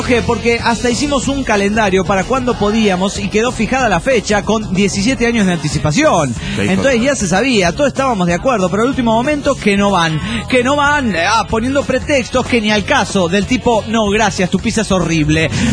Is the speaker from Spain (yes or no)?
no; Playa del Carmen, Quintana Roo, Mexico; de Playa del Carmen, México.